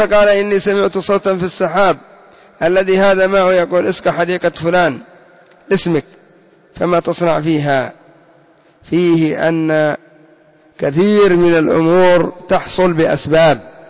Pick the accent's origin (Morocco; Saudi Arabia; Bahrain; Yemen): Yemen; عندنا في اليمن الأعلى يقولون يا عزي يا جمالي، هكذا.